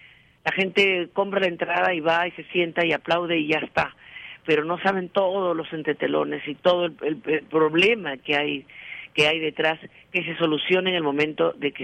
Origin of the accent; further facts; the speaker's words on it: Peru; yo mi sede, mi sitio, mi tierra, mi todo es el Perú. Yo me tengo que compartir entre los dos países, ¿no?